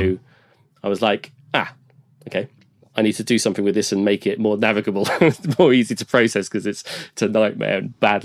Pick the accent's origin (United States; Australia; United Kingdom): United Kingdom; being British, self-deprecating and all